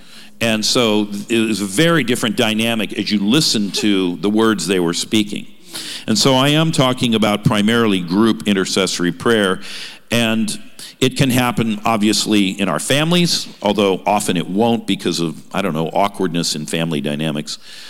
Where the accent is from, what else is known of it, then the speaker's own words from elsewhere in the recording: California, United States; There have been a few of them of late, including in my home state of California.